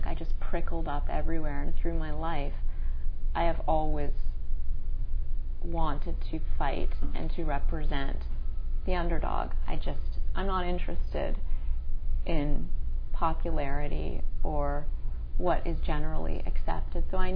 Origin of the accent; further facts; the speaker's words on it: Toronto, Ontario, Canada; I'm Jewish. I'm a first-generation Canadian. I grew up in Toronto.